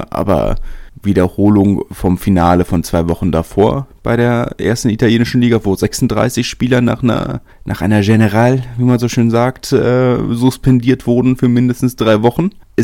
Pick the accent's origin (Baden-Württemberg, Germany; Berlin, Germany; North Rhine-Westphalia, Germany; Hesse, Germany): Berlin, Germany; Leute, die ganz anders groß geworden sind als ich, als Großstädter, als Berliner